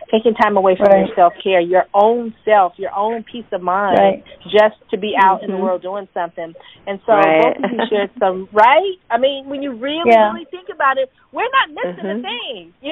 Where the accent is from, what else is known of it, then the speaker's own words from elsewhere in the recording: California, United States; I can't get to my home state, Northern California, Silicon Valley, born and raised.